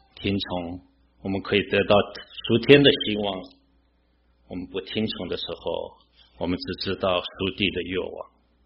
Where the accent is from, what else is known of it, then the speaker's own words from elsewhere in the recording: China; 我小时候在大陆，因为大陆禁止基督教，那时候没有教会，也没有圣经。因为我祖父是牧师